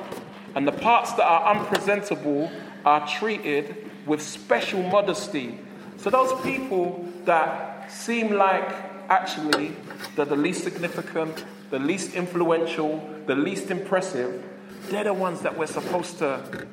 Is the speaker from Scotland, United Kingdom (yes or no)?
no; Brixton, London, United Kingdom; Some of you were thinking that when I said I'm from Brixton, man.